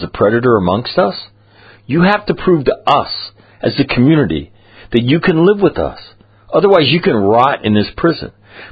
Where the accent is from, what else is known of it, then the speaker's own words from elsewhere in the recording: Sacramento, California, United States; I'm from Sacramento.